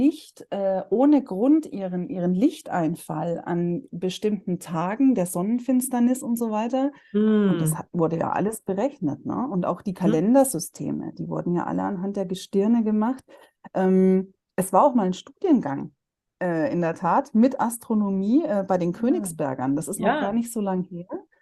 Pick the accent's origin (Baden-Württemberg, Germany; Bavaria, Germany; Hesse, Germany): Bavaria, Germany; Würzburg; Ich bin ursprünglich aus Würzburg.